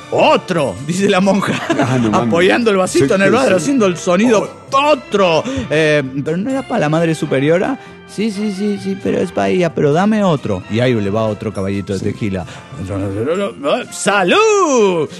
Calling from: New Jersey, United States; de New Jersey.

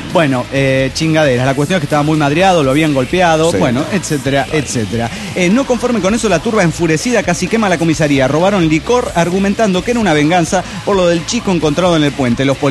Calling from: Dallas, Texas, United States; de Dallas, Texas.

